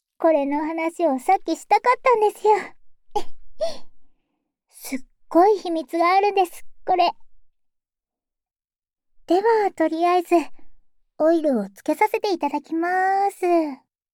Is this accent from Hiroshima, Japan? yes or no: yes; Hiroshima, Japan; 私は広島です。広島のちょっと奥の方なので、ほとんど島根みたいな感じです。